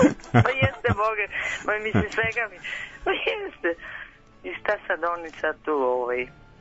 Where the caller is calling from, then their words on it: Belgrade, Serbia; Ja sam sa Vračara.